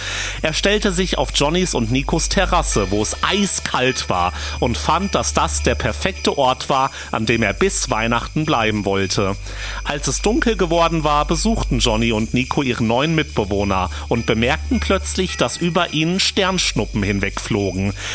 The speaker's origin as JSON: {"language": "German", "town": "Schotten", "region": "Hesse", "country": "Germany", "tie": "born or raised there", "said": "wir waren am Wochenende zum Beispiel in meiner Heimat in Schotten."}